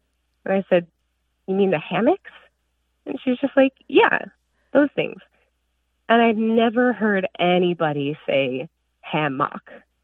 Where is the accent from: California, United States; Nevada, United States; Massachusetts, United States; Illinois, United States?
Illinois, United States; now in Iowa, United States; She's from Eastern Iowa here in Iowa. And I'm from Northern Illinois.